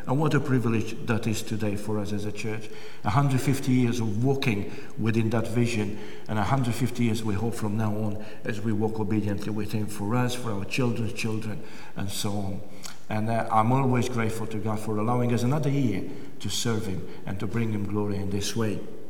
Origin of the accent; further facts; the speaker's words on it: Romania; English is a second language; when I grew up in the Third World country of Romania, I always look up for heroes.